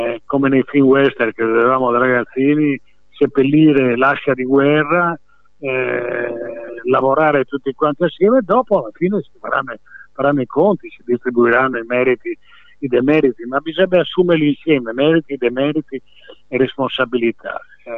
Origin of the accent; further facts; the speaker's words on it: Friuli-Venezia Giulia, Italy; io da friulano ho l'esperienza appunto dopo